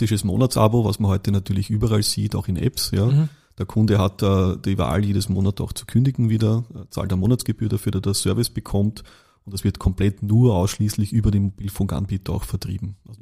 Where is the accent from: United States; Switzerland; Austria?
Austria; Das heißt, man hat keinen Startvorteil als Österreicher, das ist halt leider so auch hier.